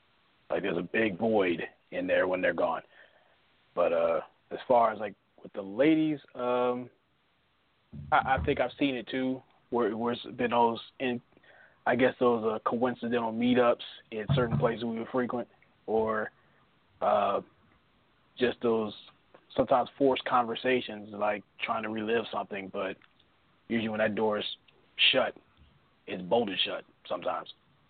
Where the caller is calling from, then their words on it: Indianapolis, Indiana, United States; from Indianapolis.